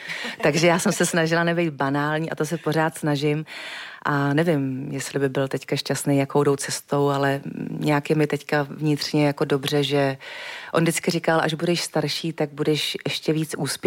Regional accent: Votice, Central Bohemian Region, Czechia; Unajíst se říká u nás ve Voticích, abyste jenom věděli, jo. Jinak se to říká unést, jo, a já říkám unést, protože jsem z Votic, to je u Benešova.

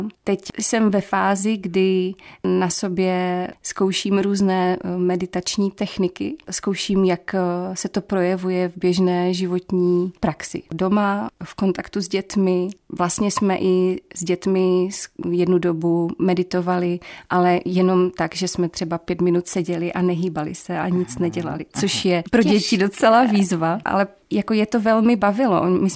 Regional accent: Moravia, Czechia; Holt jsme Češi, co si budem, jsme Moraváci vlastně

